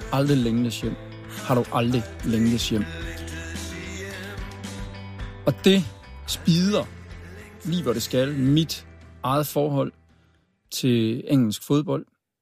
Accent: Skovby, Central Denmark Region, Denmark; Ja, jamen det er tæt på Aarhus, men langt ude i Jylland. Skovby ved Galten.

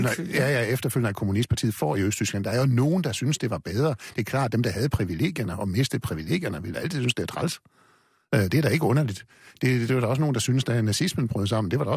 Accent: Central Denmark Region, Denmark

